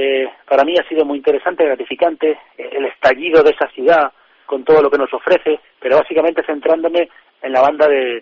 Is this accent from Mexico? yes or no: no; Zarza de Montánchez, Extremadura, Spain; Yo procedo de Zarza de Montanche, ¿vale? Está aproximadamente a 30 kilómetros de Cáceres, ¿vale? Y es un paraíso natural